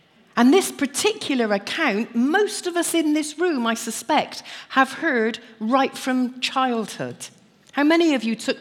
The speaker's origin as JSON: {"language": "English", "town": "Weston-super-Mare", "region": "South West England", "country": "United Kingdom", "tie": "born or raised there", "said": "I was brought up in Weston-super-Mare."}